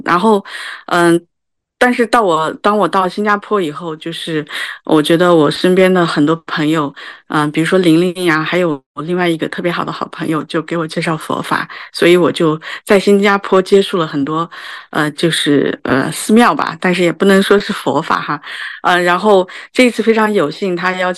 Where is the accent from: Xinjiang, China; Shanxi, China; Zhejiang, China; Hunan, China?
Xinjiang, China; now in Singapore; 我是来自中国大陆新疆省的一个说句实在话，我们新疆是那个叫伊斯兰地区啊，所以从小到大我在新疆我就很少接触